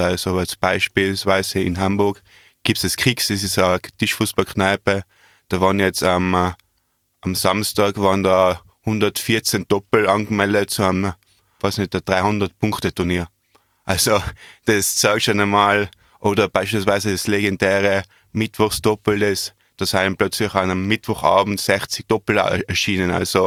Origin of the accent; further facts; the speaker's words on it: Austria; hat man da vielleicht als Österreicher schon ein bisschen den Anschluss verloren